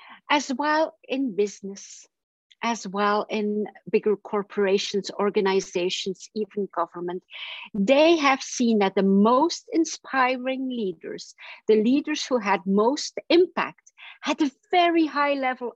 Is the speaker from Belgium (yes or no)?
yes; Belgium